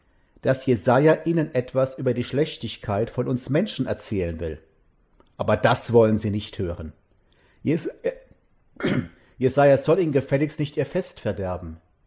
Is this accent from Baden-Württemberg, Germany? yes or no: yes; Mosbach, Baden-Württemberg, Germany; Auch in meiner Heimatstadt Mosbach haben die Leute früher Wein angebaut, auf den Hängen über der Stadt.